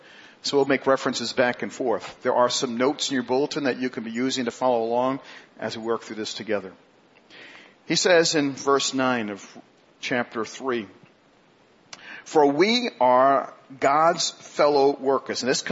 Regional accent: Queens, New York, United States; I'm a city boy, so we didn't have much in the way of property or grass or anything else. I grew up in Queens.

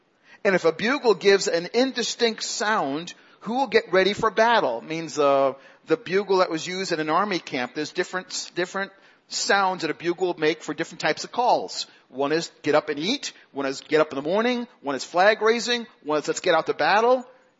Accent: Queens, New York, United States; Queens, in case you didn't know. Queens is subdivided in a number of sections, and that's Queens, my hometown area.

